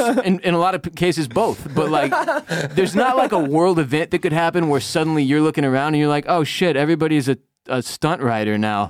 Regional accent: Houston, Texas, United States; Dude, I grew up growing up in Houston.

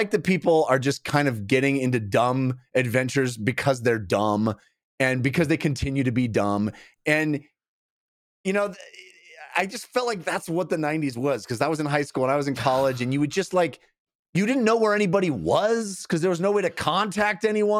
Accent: California, United States; You know, growing up in the Bay Area, there was postcards for raves.

